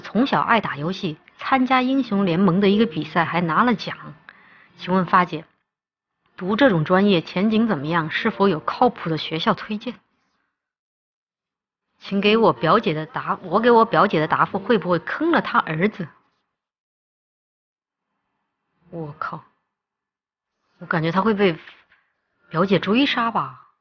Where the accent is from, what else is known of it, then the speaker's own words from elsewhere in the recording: Chongqing, China; 我们那儿就是大家知道我老家是重庆的嘛，全是山，我们那儿不骑自行车，